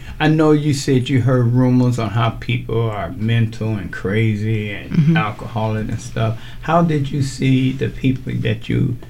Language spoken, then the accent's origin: English; Chicago, Illinois, United States; I don't know, I'm from Chicago.